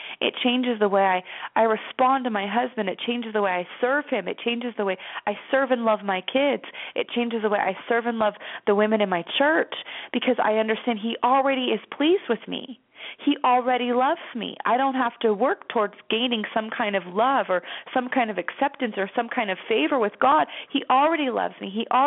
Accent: Las Vegas, Nevada, United States; I was born and raised in Las Vegas, so I live in a desert.

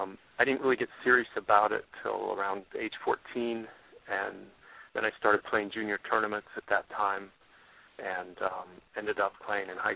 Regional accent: Iowa, United States; now in Arlington, United States; I'm originally from Iowa, grew up in a small town in northwest Iowa, and we have two daughters.

